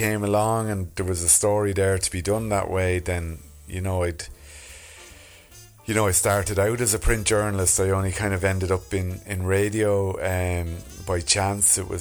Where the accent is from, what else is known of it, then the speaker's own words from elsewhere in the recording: Naas, Leinster, Ireland; moved away as an adult; now in London, United Kingdom; I'm from Naas in County Kildare, and I moved to London in 2008 for 3 months, and you know, never went back, but would still be very much attached to home. My mum and dad are still there